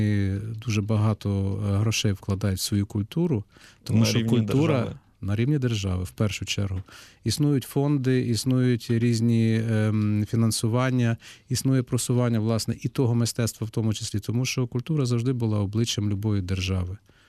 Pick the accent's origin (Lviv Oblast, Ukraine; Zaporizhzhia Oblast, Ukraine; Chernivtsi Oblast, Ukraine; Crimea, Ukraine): Lviv Oblast, Ukraine; now in Kyiv, Ukraine; я так само, я родом з-під Львова.